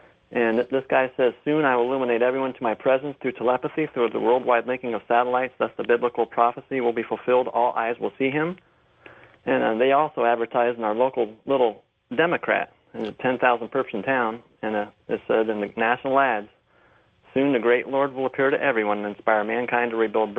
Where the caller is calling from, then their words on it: Indiana, United States; From small-town Indiana.